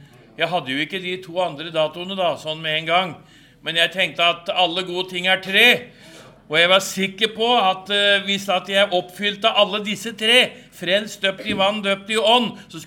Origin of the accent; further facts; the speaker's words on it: Rælingen, Akershus, Norway; oppe ved Lillestrøm-traktene, der jeg er fra, Rælingen, hvis det er noen som vet hvor det er hen.